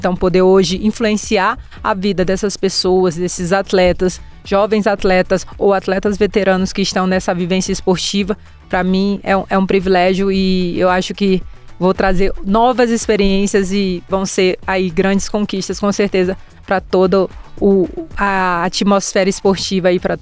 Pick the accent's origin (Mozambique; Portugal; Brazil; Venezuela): Brazil; São Luís, Maranhão; born there; eu nasci uma menina preta, pobre, em São Luís do Maranhão, infelizmente ainda hoje o estado mais pobre da nossa nação